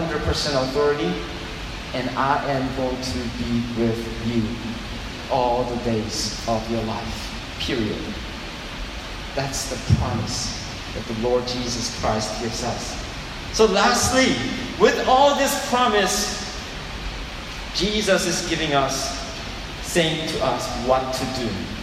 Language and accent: English; South Korea; I'm from Korea, by the way. I love Korean food.